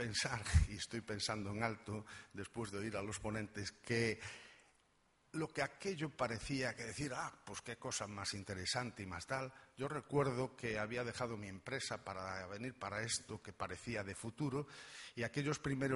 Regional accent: Spain; como los españoles somos así

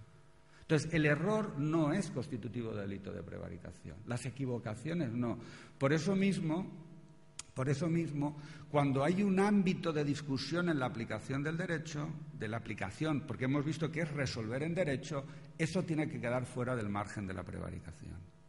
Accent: Valencia, Valencian Community, Spain; born there; Yo nací en Valencia y esa no es mi comunidad autónoma

